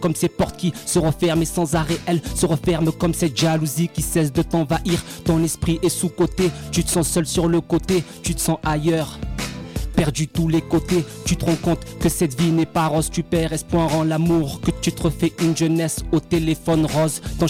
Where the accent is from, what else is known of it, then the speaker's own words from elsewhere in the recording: Marseille, Provence-Alpes-Côte d'Azur, France; moi je suis de Marseille, je vais dire les Marseillais, automatiquement, c'est sûr